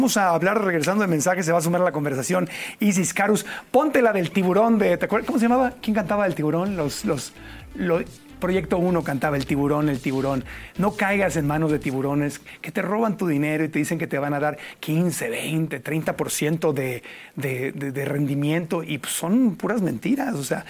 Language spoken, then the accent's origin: Spanish; Tlalnepantla, State of Mexico, Mexico; Soy de Tlanepantla, suena raro.